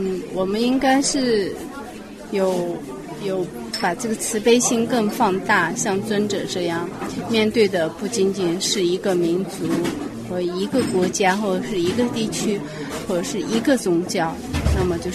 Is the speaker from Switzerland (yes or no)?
yes; Switzerland; 我来自瑞士，